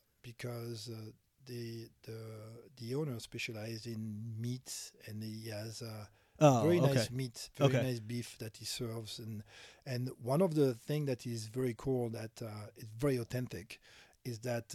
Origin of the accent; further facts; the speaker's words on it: Toulouse, Occitania, France; If the owner is from Toulouse and I'm from Toulouse, I need to meet the owner.